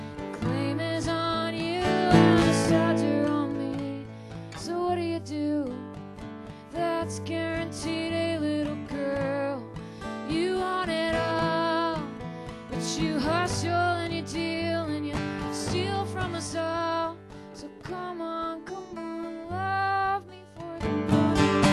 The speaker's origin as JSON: {"language": "English", "country": "Canada", "said": "I know I'm this really playing up the stereotype of me being Canadian and always talking about hockey"}